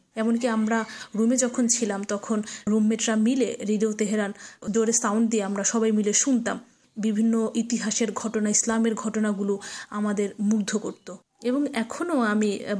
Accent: Saturia, Dhaka Division, Bangladesh; আমার বাড়ি মানিকগঞ্জ জেলার সাটুরিয়া উপজেলায়।

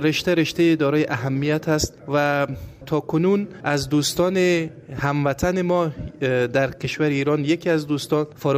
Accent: Afghanistan; now in Iran; من اولین افغانستانی هستم

